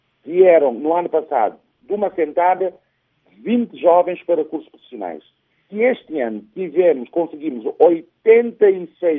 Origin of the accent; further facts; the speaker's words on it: Maio, Cape Verde; somos naturais da Ilha do Maio, Cabo Verde.